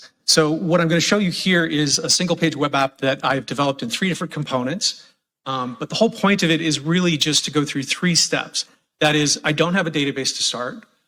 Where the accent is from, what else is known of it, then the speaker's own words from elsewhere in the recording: United States; I'm a software optimization engineer at Intel. I'm from the United States.